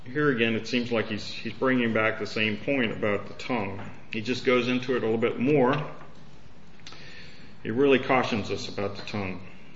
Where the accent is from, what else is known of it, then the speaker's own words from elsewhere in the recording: the South, United States; You know, I grew up in the South, and you know, unfortunately, the environment in that time was a lot of race prejudice